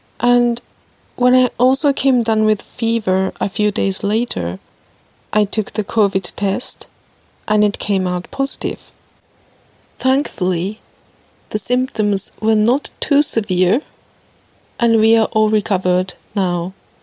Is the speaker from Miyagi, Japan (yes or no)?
yes; Sendai, Miyagi, Japan; English is a second language; This is the third time that I speak to you from my hometown, Sendai, in Japan.